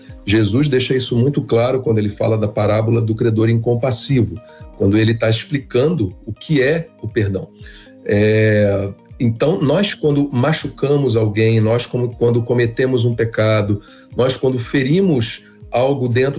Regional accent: Rio de Janeiro, Brazil; Eu sou aqui do Rio de Janeiro, sou um carioca que está sofrendo com frio ultimamente

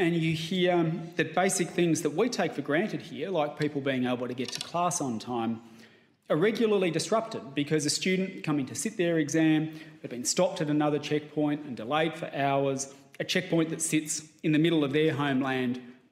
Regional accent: Australia; as an Australian

